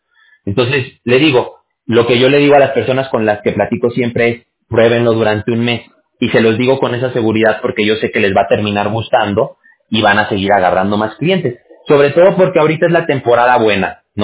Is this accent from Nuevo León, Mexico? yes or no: no; Aguascalientes, Mexico; now in California, United States; ya llevo un rato aquí viviendo en California, que es en donde nosotros también estamos ubicados, pero sí, yo soy de allá de México y yo viví la mayoría de mi vida allá en Aguascalientes.